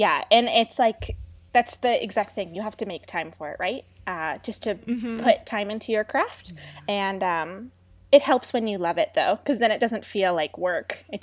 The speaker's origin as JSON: {"language": "English", "region": "Ontario", "country": "Canada", "said": "I'm Canadian, and I'm in Ontario, and it's actually freezing here still in May."}